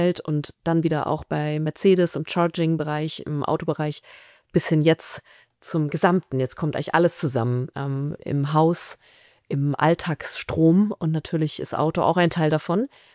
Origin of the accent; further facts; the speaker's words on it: Berlin, Germany; Da habe ich mich entschieden als Berlinerin, ich gehe den Weg runter ins Schwabenland.